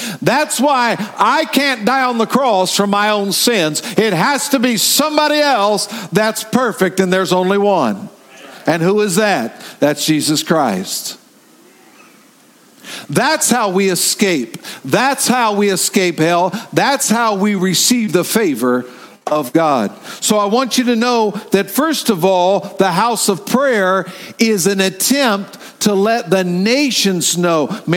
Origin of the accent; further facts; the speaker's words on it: the South, United States; Now, we're from the South.